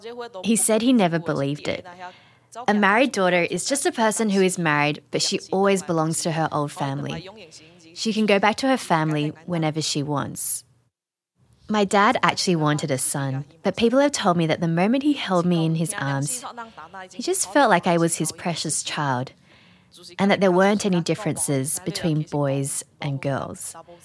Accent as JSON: {"language": "English", "region": "Guangdong", "country": "China", "said": "I'm from Daejeon."}